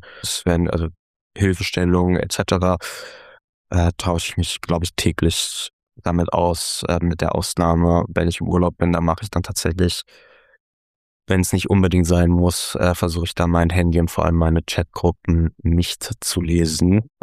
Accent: Frankfurt, Hesse, Germany; meine Jugend, meine Kindheit in Frankfurt

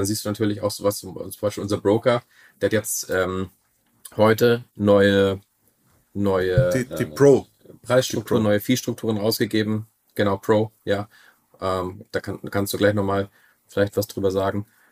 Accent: Germany; ich bin ja Deutscher

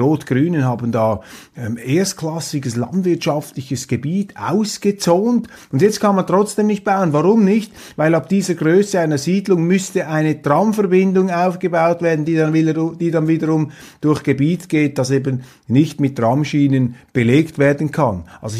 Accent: Zurich, Switzerland; Ich sage das als Zürcher, mein Großvater war Berner Oberländer.

